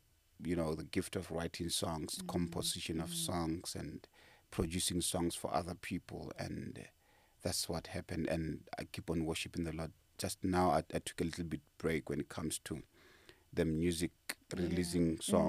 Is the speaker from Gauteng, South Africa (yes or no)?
no; Mokgopong, Limpopo, South Africa; I was born and raised in Limpopo, Mokgopong, a land of Mekelhani. I love, in a farm in a rural area.